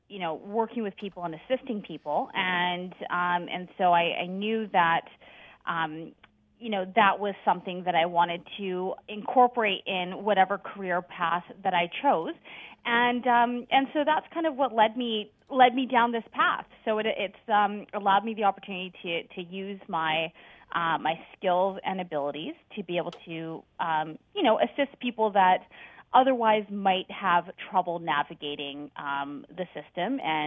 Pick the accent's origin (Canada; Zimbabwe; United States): Canada; British Columbia; I am born and raised in British Columbia.